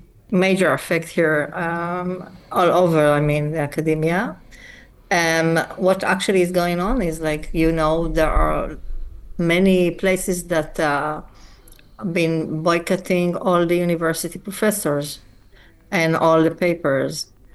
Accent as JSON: {"language": "English", "country": "Israel", "tie": "born or raised there", "said": "And I am born and raised in Israel."}